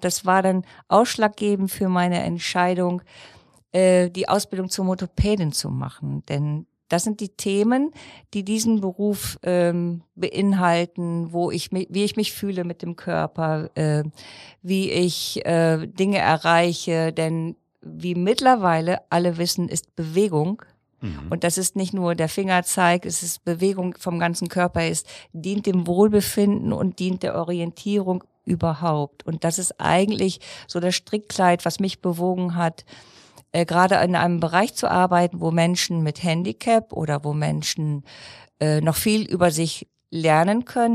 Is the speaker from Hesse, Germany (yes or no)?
no; Lower Saxony, Germany; ich habe meine Kindheit im Hümmling verbracht und bin sozusagen aufgewachsen auf einem Bauernhof. Mhm. Schule, Kindergarten, diese ganzen Dinge habe ich in einem Dorf, in einem kleinen Dorf erlebt